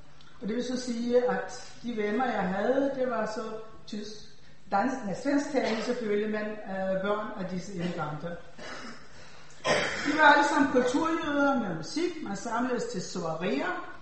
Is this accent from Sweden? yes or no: yes; Sweden; på trods af at jeg er opvokset i Sverige